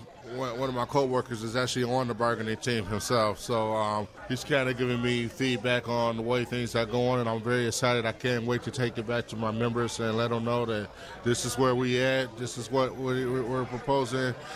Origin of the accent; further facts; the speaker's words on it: Detroit, Michigan, United States; I'm from Detroit, Michigan, so all of my family members served in the auto industry in one form.